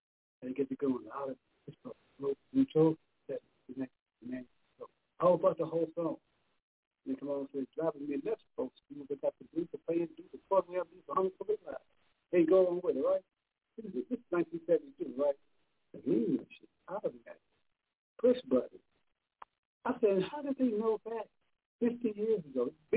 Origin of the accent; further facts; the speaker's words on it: United States; I'm not from here. Say it that way you go. I'm from America.